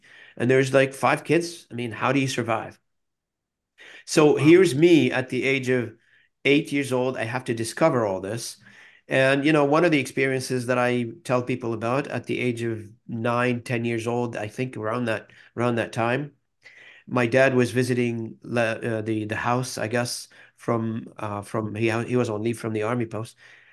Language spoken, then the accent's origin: English; South Lebanon, Lebanon; moved away as an adult; So I grew up in a small town in the south part of the country. I was born in Beirut, but my parents moved around in the country.